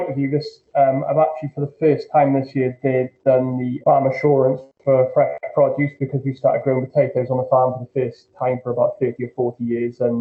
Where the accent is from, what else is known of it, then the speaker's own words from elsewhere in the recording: United Kingdom; I think that's something that we as British farmers possibly need to sing the praises of a little bit more.